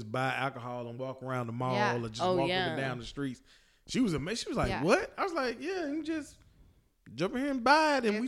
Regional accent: Tennessee, United States; He know I'm from Tennessee.

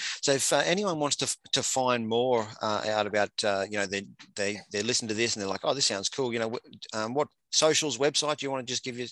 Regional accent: Australia; I often refer to myself as just an Aussie guy trying to educate, you know.

